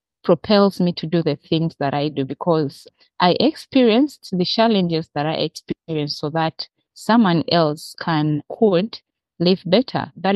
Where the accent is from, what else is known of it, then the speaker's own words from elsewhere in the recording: Uganda; I am born and raised in Uganda.